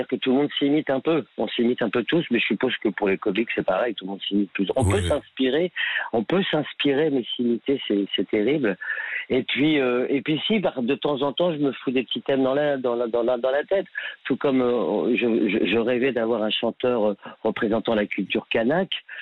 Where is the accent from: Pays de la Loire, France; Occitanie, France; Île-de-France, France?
Île-de-France, France; Moi, je suis de Seine-et-Marne